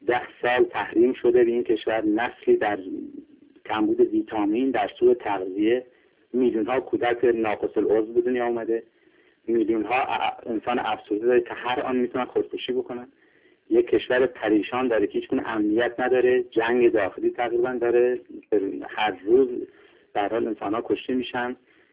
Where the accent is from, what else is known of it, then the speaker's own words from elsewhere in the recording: Iran; من آرزو میکنم غالبا هم به عنوان یک ایرانی هم به عنوان یک روانپزشک که کشور ما شاهد همچین سناریوهایی نشه